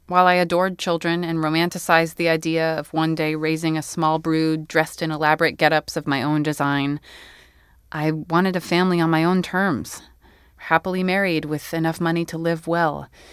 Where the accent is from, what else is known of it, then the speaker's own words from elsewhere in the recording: Kentucky, United States; having just driven up from a concert in Kentucky, my home state.